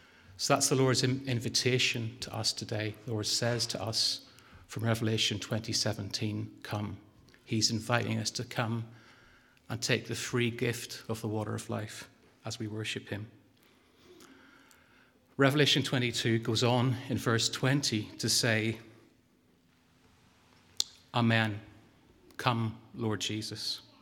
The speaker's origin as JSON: {"language": "English", "region": "Northern Ireland", "country": "United Kingdom", "accent": "Northern Irish", "said": "Sorry, that's my Northern Irish accent."}